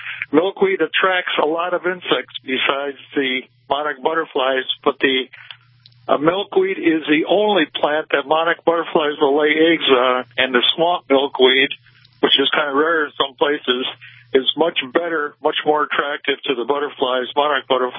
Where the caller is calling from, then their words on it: Lansing, Michigan, United States; your program is broadcast here in South Central Michigan, so I'm calling from Lansing, Michigan.